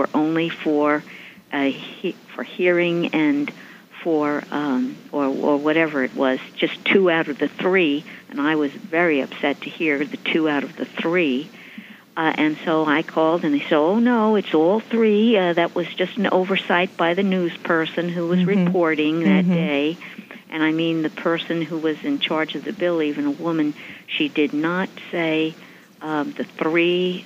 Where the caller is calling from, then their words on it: East of England, United Kingdom; I'm from Suffolk.